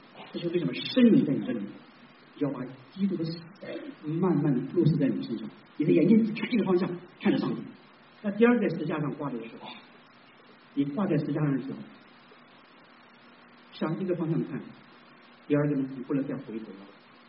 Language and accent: Chinese; China; 我们中国人没有永恒的盼望